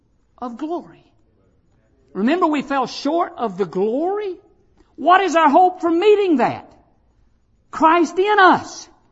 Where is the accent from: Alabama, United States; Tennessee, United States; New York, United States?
Alabama, United States; Arab; When I came here from Arab, Alabama, Ryan, Alabama, Joppa, Alabama, Hogjaw, Alabama.